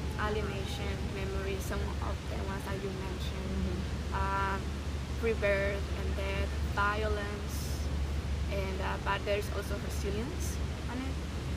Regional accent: Dominican Republic; And that was violence that unfortunately I witnessed growing up in Dominican Republic.

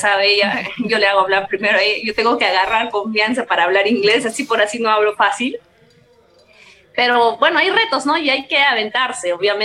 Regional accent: Peru; moved away; Que yo salí de Perú pensando norte, centro, sur, ¿no?

